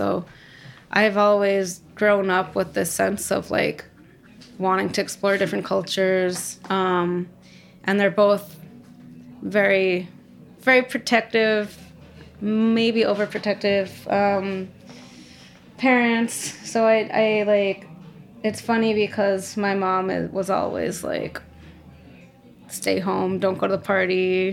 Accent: Vermont, United States; I think growing up in Vermont, I was definitely, like, ready to get out of it.

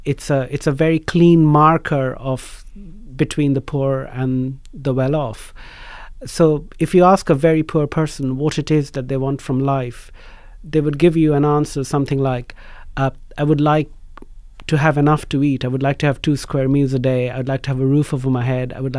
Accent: Kolkata, West Bengal, India; moved away as an adult; now in England; Well, no, I was born and brought up in Calcutta. I went to school there. I did my first degree there in English literature. And then I moved to England when I was 22 years old.

